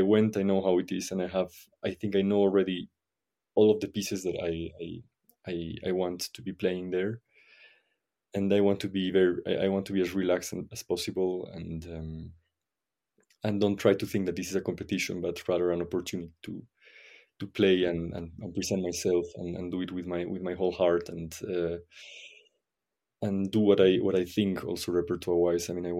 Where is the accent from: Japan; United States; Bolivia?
Bolivia; La Paz; At the moment, I'm in my native city, La Paz, Bolivia.